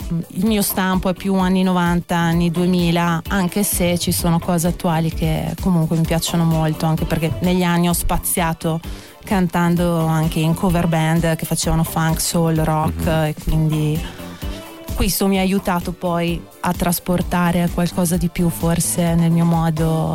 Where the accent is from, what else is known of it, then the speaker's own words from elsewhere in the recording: Rovereto, Trentino-Alto Adige, Italy; vengo da Rovereto